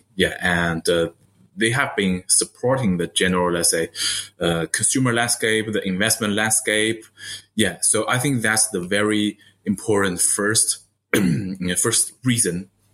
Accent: Beijing, China; Yeah, I'm from Beijing. Yeah, it's midsummer.

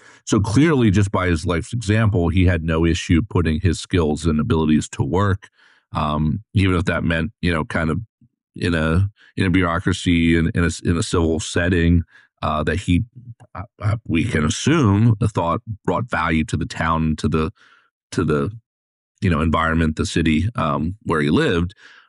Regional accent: United States; Today, you know, growing up in America, it's very hard to kind of picture that.

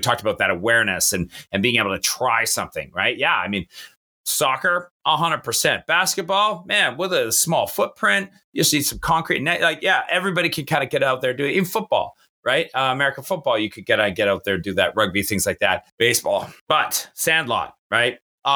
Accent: Canada; not just because I'm Canadian

